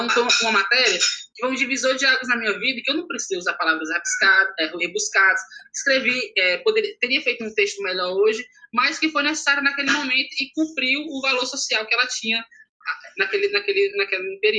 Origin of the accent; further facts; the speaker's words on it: Fortaleza, Ceará, Brazil; eu cresci minha vida, eu sou da periferia de Fortaleza, né? Mais precisamente, eu vivi sempre entre cidade e outra, no limite de cidades.